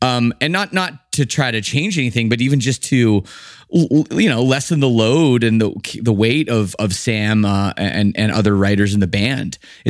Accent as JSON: {"language": "English", "country": "Canada", "said": "And also I'm also Canadian."}